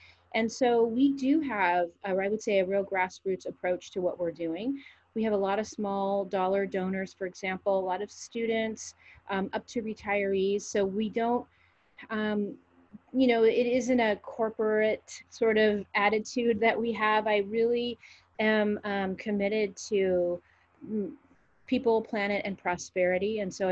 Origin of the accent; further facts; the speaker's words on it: Pasadena, California, United States; now in San Luis Obispo, United States; I grew up in Pasadena, but I came here to go to Cuesta first, actually, and then I transferred to Cal Poly.